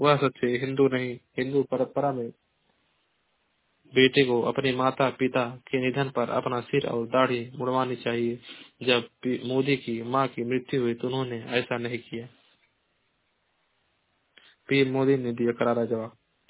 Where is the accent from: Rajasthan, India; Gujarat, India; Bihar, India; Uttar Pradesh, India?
Uttar Pradesh, India; Maharajganj; मैं जिला महाराजगंज का निवासी हूँ।